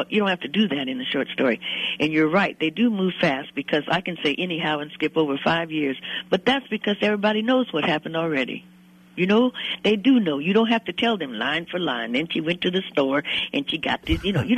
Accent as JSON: {"language": "English", "town": "Berkeley", "region": "California", "country": "United States", "tie": "born there", "also_born_or_lived": "Texas", "lives_now": "Oakland, United States", "said": "In Oakland, California. That's my home. I was born in Berkeley, and I moved to Texas for several years to get away from distractions, but the heat ran me out of Texas."}